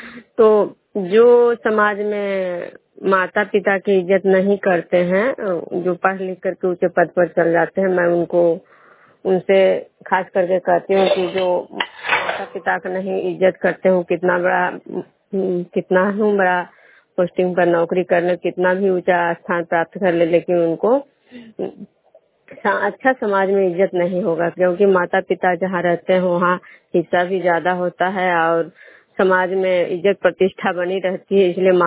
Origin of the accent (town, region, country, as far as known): Vishnupur, Bihar, India